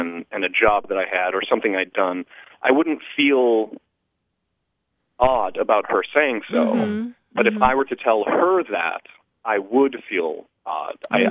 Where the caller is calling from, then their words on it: Langley Air Force Base, Virginia, United States; I'm calling from Langley Air Force Base in Virginia.